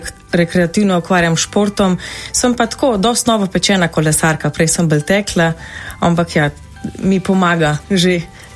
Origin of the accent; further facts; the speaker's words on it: Kočevje, Southeast Slovenia, Slovenia; To vedno rečem, da je Kočevsko, ker sem iz Kočevja doma.